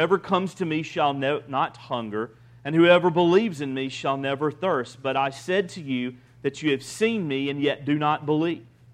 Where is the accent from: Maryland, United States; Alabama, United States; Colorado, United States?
Alabama, United States; Now, I grew up in Alabama, and I think many of you grew up in the South, and we live in the South.